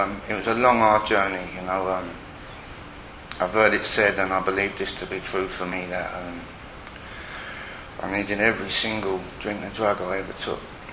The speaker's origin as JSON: {"language": "English", "region": "London", "country": "United Kingdom", "said": "I am a Londoner, I was born just over the bridge there, but I don't live up here no more"}